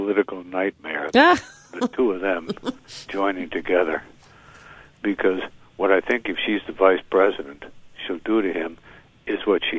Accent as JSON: {"language": "English", "region": "Midwest", "country": "United States", "said": "I'm not arguing isolationism, and I'm a Midwesterner, and I know what isolation meant to this country"}